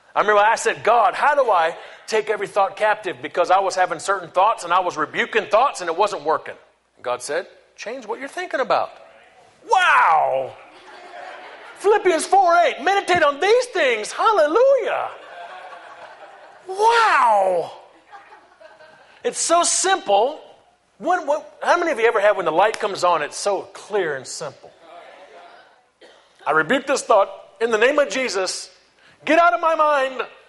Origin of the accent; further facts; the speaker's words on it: New Orleans, Louisiana, United States; when I was 16, I grew up in New Orleans area, I went to the French Quarter.